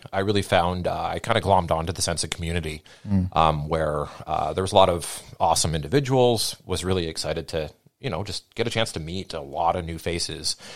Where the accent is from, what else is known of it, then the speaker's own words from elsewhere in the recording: Barrie, Ontario, Canada; I'm a transplant from Barrie, actually, as funny as Simon mentioned. Yeah, I'm from up north.